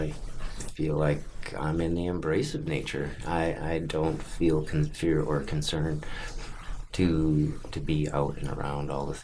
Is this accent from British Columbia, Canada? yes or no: yes; Rivers Inlet, British Columbia, Canada; born there; I wasn't born here in Vancouver, but I was born in Rivers Inlet. My dad was a logger, and I started in this world on a logging camp.